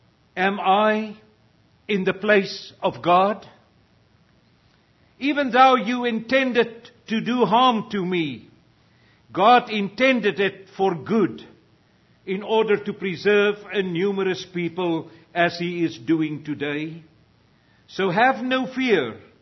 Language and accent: English; South Africa; English is a second language; privilege for the second time in 27 years to again preach in my mother tongue in South Africa.